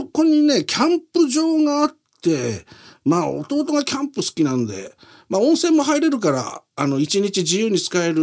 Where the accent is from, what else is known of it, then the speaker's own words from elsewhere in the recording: Nihonmatsu, Fukushima, Japan; 私のふるさとは、その、福島県ではね、二本松って場所なんですよ。